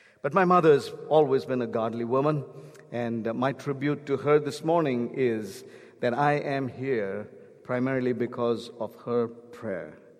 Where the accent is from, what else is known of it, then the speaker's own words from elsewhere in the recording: India; Because I'm from India, I thought I'd use that.